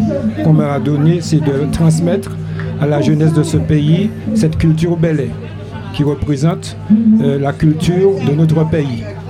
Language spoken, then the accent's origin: French; Martinique; born there; je suis né en Martinique. Mes parents sont de Sainte-Marie.